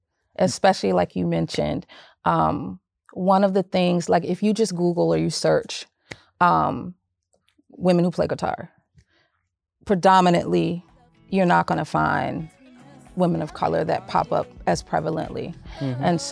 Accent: Silver Spring, Maryland, United States; now in Conyers, United States; I am originally from Silverspin, Maryland, and I now reside in Conyers, Georgia.

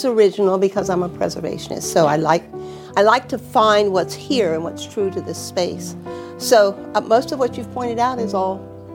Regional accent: Delaware, United States; I'm a preservationist and I'm from Delaware, but I was with a friend that was looking to buy a place

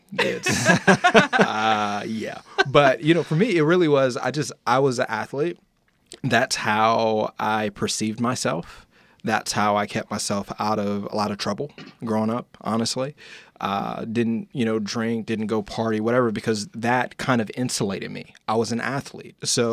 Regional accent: Indiana, United States; I'm from Indiana for all of you. Indiana University, Purdue, University of Michigan, all these places, right?

